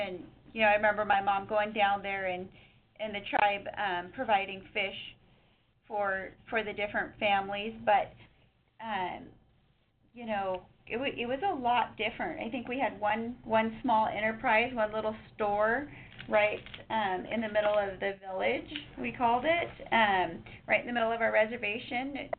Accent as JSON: {"language": "English", "region": "Pacific Northwest", "country": "United States", "tie": "born or raised there", "said": "growing up in the Pacific Northwest has definitely spoiled with, you know, fresh seafood."}